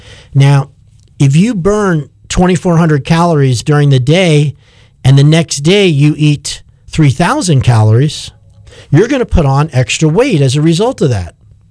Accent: Massapequa, New York, United States; I'm from New York. I lived in a fairly Italian neighborhood called Massapequa in Long Island.

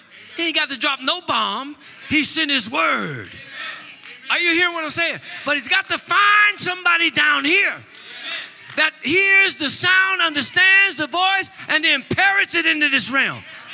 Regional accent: Midwest, United States; I went to school in the Northeast. I went to school in the Southwest. I've been to the Northwest. I'm from the Midwest. Been in the South, and now in the Southeast.

